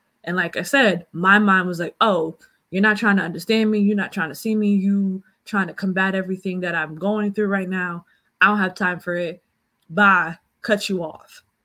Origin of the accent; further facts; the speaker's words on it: United States; I'm American because I was born in America, but my parents never treated me like I was an American kid.